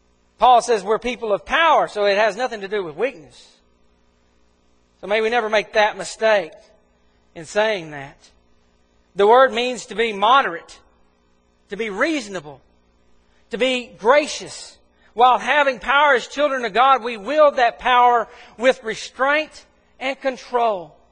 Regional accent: Mississippi, United States; Now, this doesn't surprise me. I grew up in Mississippi.

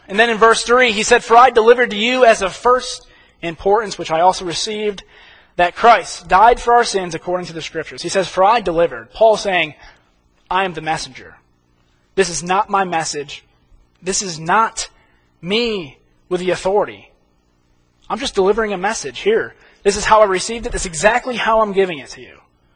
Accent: New York, United States; I grew up in New York. Hockey was everything up there.

